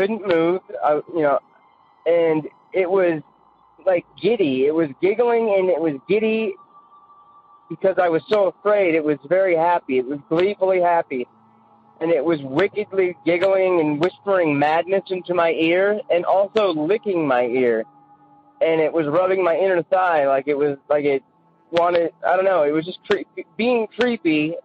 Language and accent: English; Portland, Oregon, United States; I'm from Portland, Oregon.